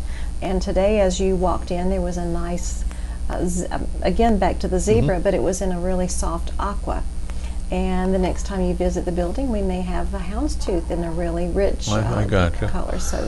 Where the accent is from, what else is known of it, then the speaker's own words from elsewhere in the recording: Dalton, Georgia, United States; You know, I grew up in Dalton, Georgia